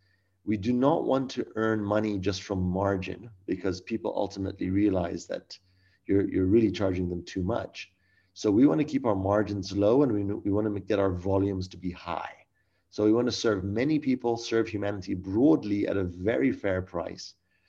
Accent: Kenya; moved away as an adult; also born or lived in California; now in South Africa; I grew up in Kenya, studied economics in California, came to South Africa about 15 years ago.

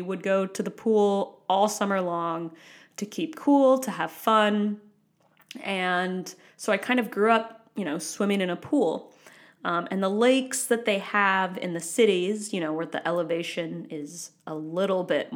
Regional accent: Denver, Colorado, United States; Now, I grew up in Denver, Colorado, where, you know, it's next to the Rocky Mountains.

